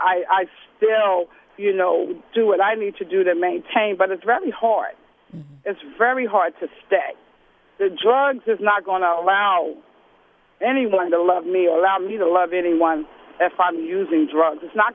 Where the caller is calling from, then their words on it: Philadelphia, Pennsylvania, United States; And I'm calling from Southwest Philadelphia.